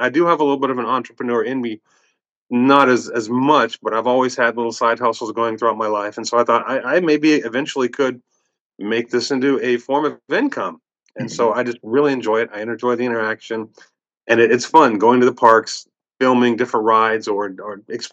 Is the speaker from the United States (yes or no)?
yes; California, United States; now in Oregon, United States; I'm from California originally, Disneyland kid, you know.